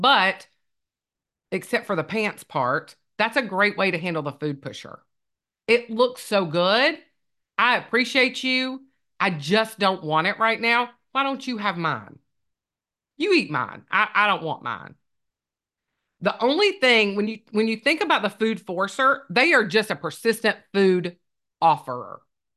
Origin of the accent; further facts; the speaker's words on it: Rock Hill, South Carolina, United States; I'm from Rock Hill, South Carolina. We neighbors.